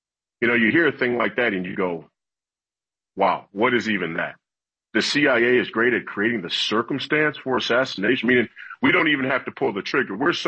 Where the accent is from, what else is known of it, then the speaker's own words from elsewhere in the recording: Minnesota, United States; That's why all these things seem to pop off here in my home state.